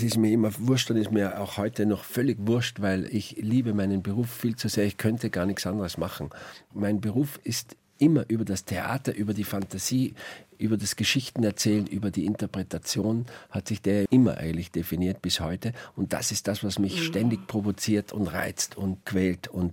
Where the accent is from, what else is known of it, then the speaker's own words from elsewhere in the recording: Tyrol, Austria; Da, wo ich aufgewachsen bin, da ist